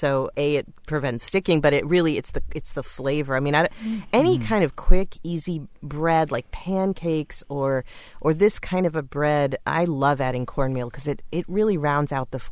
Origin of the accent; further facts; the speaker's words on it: Windsor, Connecticut, United States; I grew up in Windsor, Connecticut, so it's local.